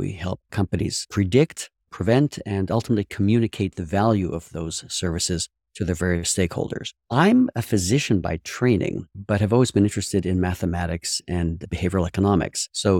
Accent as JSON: {"language": "English", "town": "Pittsburgh", "region": "Pennsylvania", "country": "United States", "said": "I demonstrate my Pittsburgh credentials by bleeding black and gold here on your podcast"}